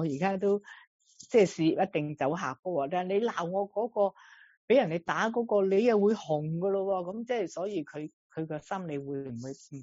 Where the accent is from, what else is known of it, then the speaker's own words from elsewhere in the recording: China; 咁我哋中国人就讲得非常之啱啊